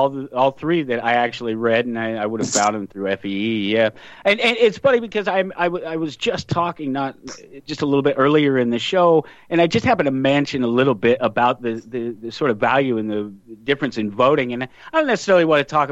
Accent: Colorado, United States; I grew up in Colorado, and you probably know some of those guys.

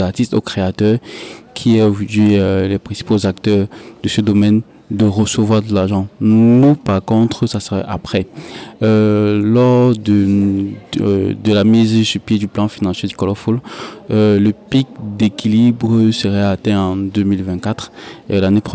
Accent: Cameroon; Malheureusement, chez nous au Cameroun, on est encore un peu derrière.

